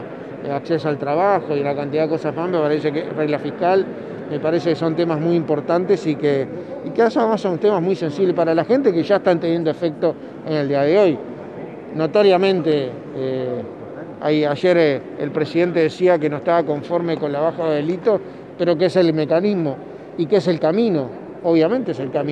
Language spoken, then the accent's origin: Spanish; Uruguay